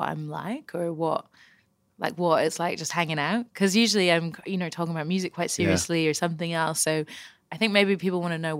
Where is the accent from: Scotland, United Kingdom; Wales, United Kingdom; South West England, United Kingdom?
Scotland, United Kingdom; One of my closest friends I grew up with in Scotland is now a doctor